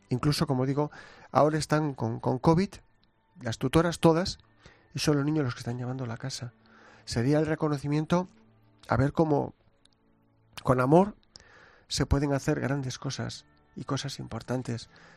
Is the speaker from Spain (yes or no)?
yes; Bilbao, Basque Country, Spain; amo profundamente a mi patria. Soy bilbaíno, con lo cual digo, soy dos veces español. Añoro mi patria, añoro mi familia